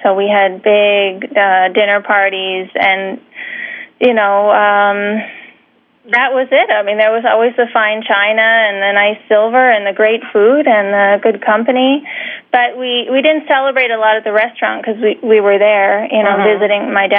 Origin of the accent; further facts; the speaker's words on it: Chicago, Illinois, United States; Well, I'm from Chicago.